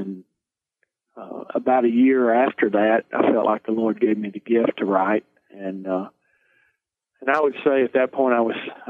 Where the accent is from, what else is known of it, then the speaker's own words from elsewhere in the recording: Chattanooga, Tennessee, United States; also born or lived in Ringgold; I was born in Ringgold, Georgia, just about 15 minutes from here, and raised, though, in Chattanooga, Tennessee.